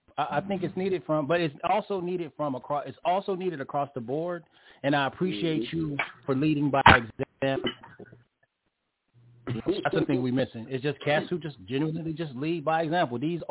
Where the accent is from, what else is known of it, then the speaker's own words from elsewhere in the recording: New York, United States; accent: New York; Yeah, in my New York accent, it's bars, B.